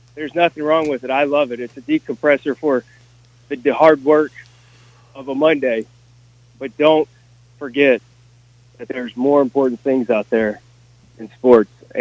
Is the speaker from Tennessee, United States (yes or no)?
yes; Tennessee, United States; You know, born and raised in Tennessee and being a father